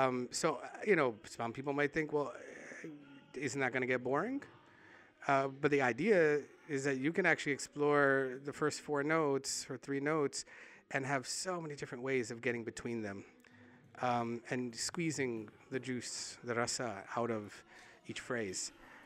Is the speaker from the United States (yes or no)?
yes; United States; I grew up playing Carnatic music, but I grew up in the United States, so I was like really inspired by a lot of different sounds